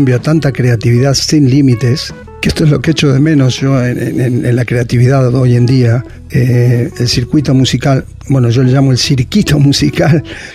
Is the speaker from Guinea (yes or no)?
no; San Antonio de Areco, Buenos Aires Province, Argentina; born there; Nací en San Antonio de Areco, provincia de Buenos Aires, allá por el 56. O sea que ya quemé 10 décadas.